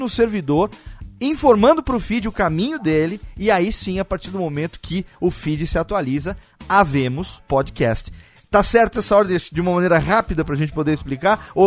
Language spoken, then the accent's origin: Portuguese; Serra Negra, São Paulo, Brazil; Eu hoje voltei para minha terra natal, depois de 4 anos, uhum. aqui em Serra Negra, aqui no interior de São Paulo.